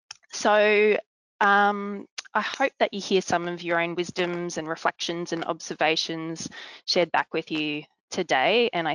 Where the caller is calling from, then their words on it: Brisbane, Queensland, Australia; I'm joining you from Brisbane